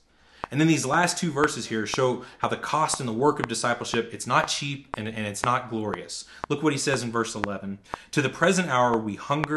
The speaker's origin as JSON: {"language": "English", "region": "the South", "country": "United States", "tie": "born or raised there", "said": "where I grew up in the South, that's a really long way of saying, bless your heart."}